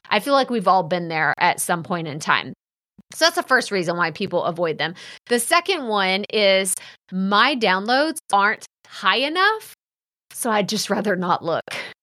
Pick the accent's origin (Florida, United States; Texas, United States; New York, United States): Texas, United States; accent: Texas; along with my funny Texas accent that everyone loves to remind me of.